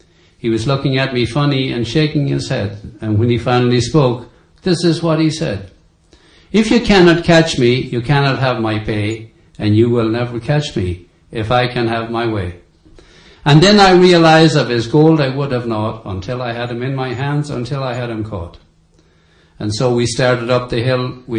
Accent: Ireland; now in United States; I grew up in Ireland, 1 mile from the nearest store, 3 miles from the nearest church, 4 miles from the nearest tiny little town, and 8 miles from a town personally the size of Catskill.

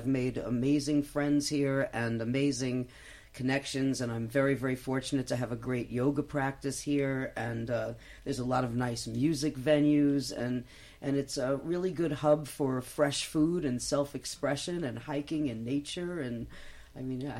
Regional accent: New York City, New York, United States; I was raised in Brooklyn and New York City like my whole life.

